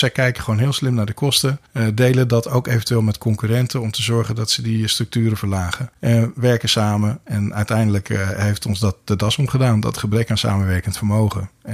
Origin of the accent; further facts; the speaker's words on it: Netherlands; maar ik ben ook een Nederlander